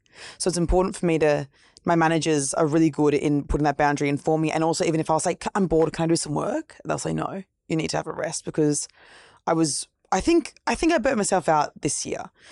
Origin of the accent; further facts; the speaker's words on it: Gold Coast, Queensland, Australia; I'm actually from the Gold Coast, Brisbane, originally.